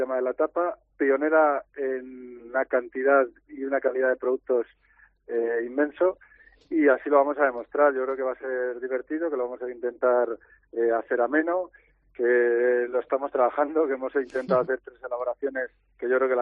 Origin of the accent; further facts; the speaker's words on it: Los Palomares, Spain; Un pueblito de 92 habitantes